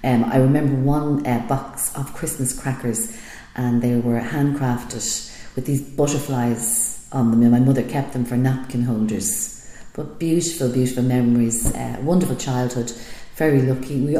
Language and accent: English; Pima, Arizona, United States; Yes, I grew up here in Pima, and my father's the ambulance driver. There was six children in our family